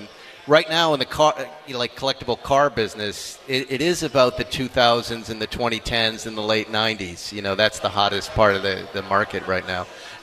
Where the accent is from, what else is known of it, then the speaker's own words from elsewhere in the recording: Massachusetts, United States; And I'm from Massachusetts. I'm from New England.